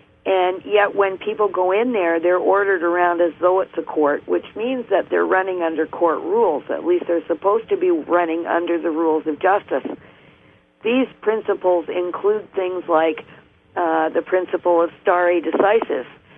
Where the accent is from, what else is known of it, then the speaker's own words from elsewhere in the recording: Canada; I, as a Canadian with valid concerns